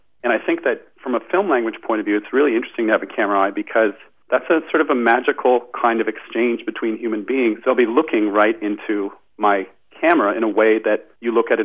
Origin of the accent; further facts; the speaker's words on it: Toronto, Ontario, Canada; That would be my hometown, Toronto, which is very near and dear to my heart.